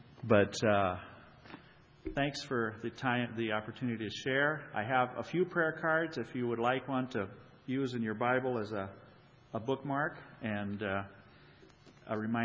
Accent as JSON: {"language": "English", "country": "Argentina", "tie": "born or raised there", "said": "I grew up in Argentina. My parents were missionaries there, so they were there since 1946."}